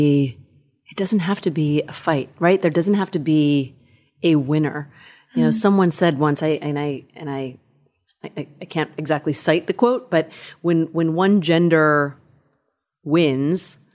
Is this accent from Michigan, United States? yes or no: no; California, United States; I grew up in Northern California, outside of Sacramento, in a very non-diverse community, and we didn't have a lot of money.